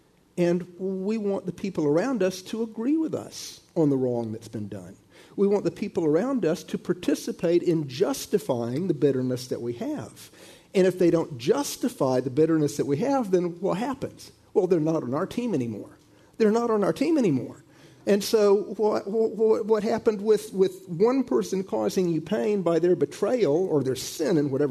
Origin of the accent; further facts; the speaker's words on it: Florida, United States; I mean, I grew up in Florida, and I can remember as a boy, everything we did in the neighborhood involved choosing sides.